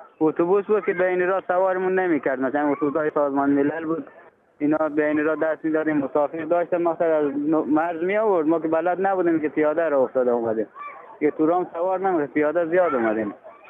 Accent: Afghanistan; moved away; also born or lived in Pakistan / Iran; ولی دیگه جنگ و بدبختی و آوارگی دیگه افغانستان دیگه، در همه کس دنیا معلومه چی وضعیته، امنیت نداره

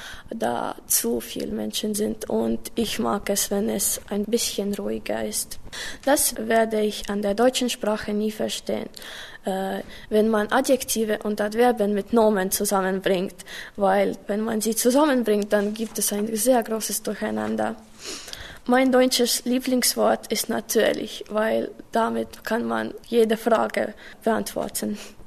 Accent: Narva, Ida-Viru County, Estonia; German is a second language; Ich komme aus Estland, Narva. Ich bin geboren im Jahr 1998. Ich lerne Deutsch

